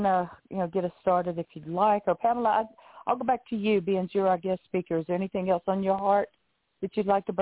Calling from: Florida, United States; I'm calling in from Florida.

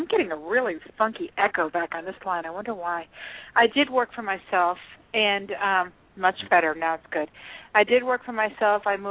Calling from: Florida, United States; I'm calling from Florida.

